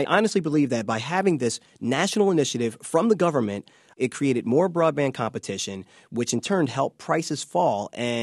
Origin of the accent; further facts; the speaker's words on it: Baltimore, Maryland, United States; People in my hometown in Baltimore have started BeMoreFiber.com